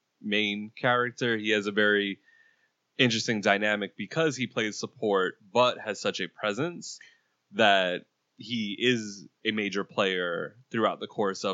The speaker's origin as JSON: {"language": "English", "country": "Puerto Rico", "said": "I'm Puerto Rican. It's the same with us."}